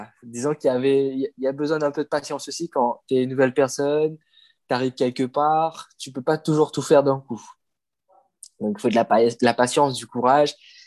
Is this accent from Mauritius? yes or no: yes; Port Louis, Mauritius; moved away as an adult; now in France; J'ai 25 ans, hein, donc moi je viens de l'île Maurice. Je suis né à Port-Louis, donc la capitale de l'île Maurice. Et je suis arrivé en France en 2016, quoi, pour les études.